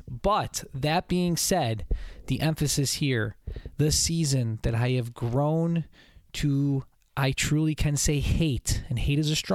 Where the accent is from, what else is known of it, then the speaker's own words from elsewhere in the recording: Northeast, United States; You know, growing up in the Northeast, people always maybe assume that, Sal, that you're going to love winter.